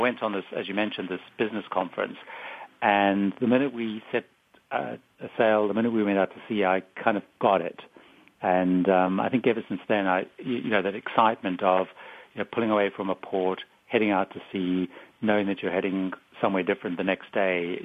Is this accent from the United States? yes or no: no; Zimbabwe; now in London, United Kingdom; I grew up in Africa. I was actually born in Africa, in Zimbabwe, so I was kind of miles away from anywhere.